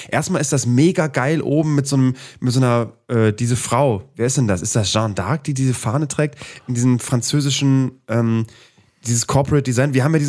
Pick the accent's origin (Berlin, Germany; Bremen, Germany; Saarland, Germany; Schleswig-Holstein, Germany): Bremen, Germany; Das heißt bei uns Schmalzkuchen, die gibt es bei uns in Bremen